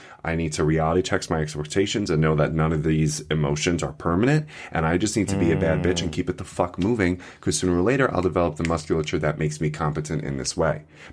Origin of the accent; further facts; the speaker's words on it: New York, United States; so connected to Jews because I'm from Long Island.